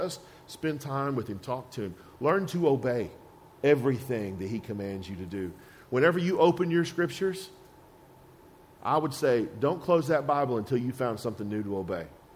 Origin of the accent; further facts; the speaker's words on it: Texas, United States; and I'm from Texas, that don't go over well, and I've got a lot of guns